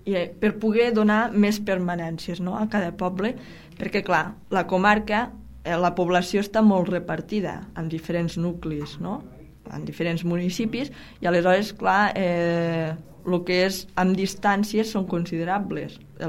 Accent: Falset, Catalonia, Spain; I els dius, soc de Falset, ah, pues és que parleu com els de Lleida

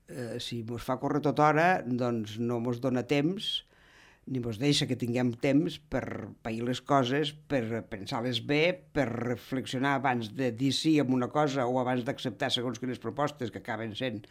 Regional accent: Cala Verònica, Balearic Islands, Spain; Jo soc de Cala Verònica.

